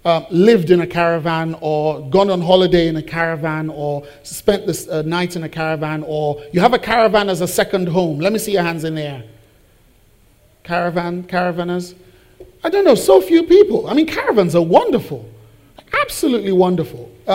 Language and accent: English; Nigeria; I'm a Nigerian parent.